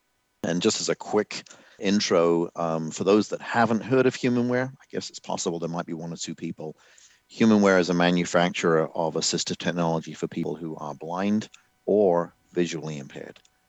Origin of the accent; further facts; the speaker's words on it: England, United Kingdom; So I am from England originally